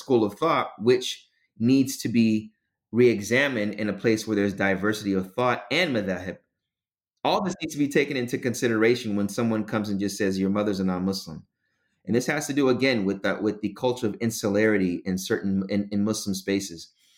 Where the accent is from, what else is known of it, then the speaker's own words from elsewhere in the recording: United States; born there; I'm a convert. I mean, I'm originally from Ghana, West Africa. I came here to, well, I was born in America. My parents came from Ghana. So I'm kind of like the first generation.